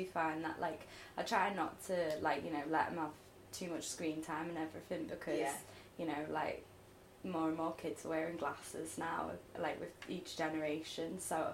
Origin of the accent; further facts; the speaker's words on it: Liverpool, North West England, United Kingdom; now in London, United Kingdom; So I've been down here like 11 years.